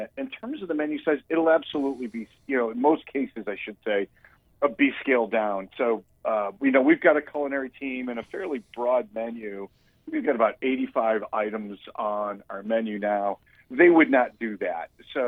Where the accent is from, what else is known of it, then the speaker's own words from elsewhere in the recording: Chicago, Illinois, United States; Well, you know, I'm actually from Chicago, so right. I was eating deep dish in a high chair.